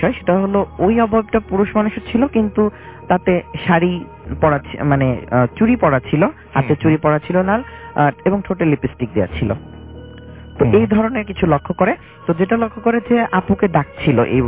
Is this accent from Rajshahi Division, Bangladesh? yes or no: yes; Sirajganj, Rajshahi Division, Bangladesh; ঘটনাটা ঘটেছে সিরাজগঞ্জে, আমার দেশের বাড়ি।